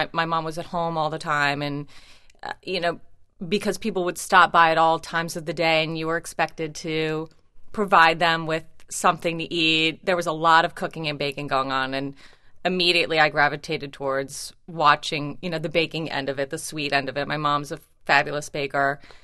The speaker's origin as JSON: {"language": "English", "region": "New Jersey", "country": "United States", "tie": "born or raised there", "also_born_or_lived": "Israel", "said": "I grew up in New Jersey."}